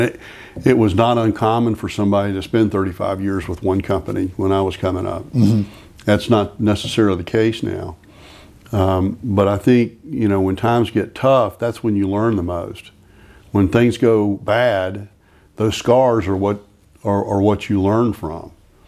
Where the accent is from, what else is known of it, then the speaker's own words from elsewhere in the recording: Florence, South Carolina, United States; because I grew up mostly in Florence, and then I went to high school in North Augusta in South Carolina.